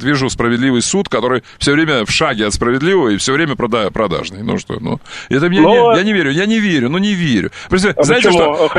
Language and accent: Russian; Crimea, Ukraine; предположим, что мне тоже не интересен Крым, хотя я крымчанин, и мне это очень интересно.